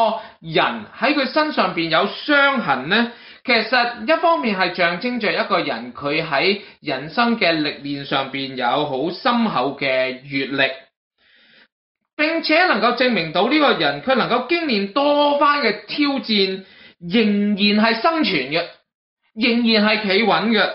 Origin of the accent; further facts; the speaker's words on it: Guangdong, China; 好似我哋广东人讲